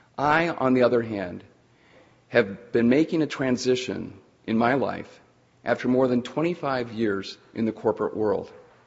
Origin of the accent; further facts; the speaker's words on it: Ohio, United States; I grew up in Ohio and completed my undergrad at The Ohio State University.